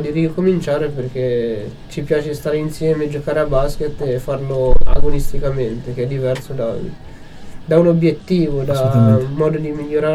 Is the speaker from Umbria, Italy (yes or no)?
yes; Perugia, Umbria, Italy; quando siamo venuti a Foligno, io sono di Perugia